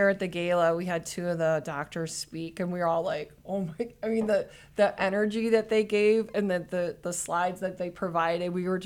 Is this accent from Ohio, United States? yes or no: yes; Ohio, United States; because I know there's people interested even from my hometown, Ohio.